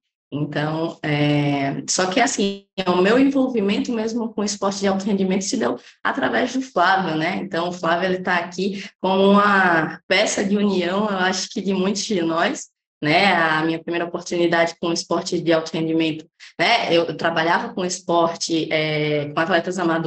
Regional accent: Alagoas, Brazil; eu sou de Alagoas

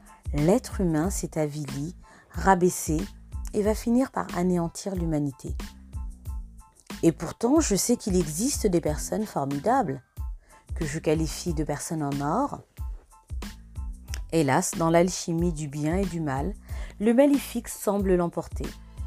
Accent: Centre-Val de Loire, France; Je suis originaire de la Beauce. J'ai failli le perdre. Pour les plus insistants, j'ai beau dire que j'ai toujours vécu ici

